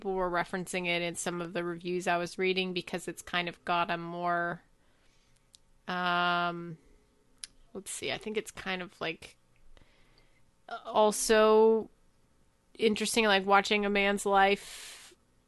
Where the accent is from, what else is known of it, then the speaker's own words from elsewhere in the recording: United States; So watching this movie as an American, I get it.